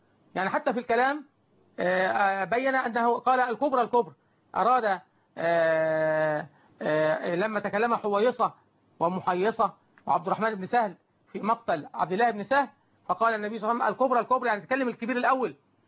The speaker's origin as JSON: {"language": "Arabic", "country": "Egypt", "said": "اللهم اجعل بلدنا مصر بلد أمن وأمان وإسلام وإحسان"}